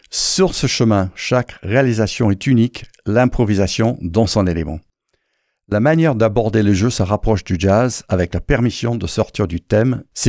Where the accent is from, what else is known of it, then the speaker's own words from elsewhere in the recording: United States; moved away as an adult; now in France; Je suis pianiste et compositeur d'origine américaine. Je suis arrivé dans cette région du Comminges il y a une dizaine d'années